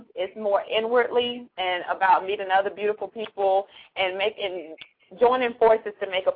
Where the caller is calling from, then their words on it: Albany, Georgia, United States; Okay, hello … from Albany, Georgia.